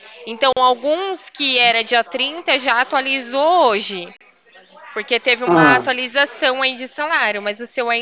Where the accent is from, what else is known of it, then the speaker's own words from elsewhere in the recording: São Paulo, Brazil; Interior de São Paulo.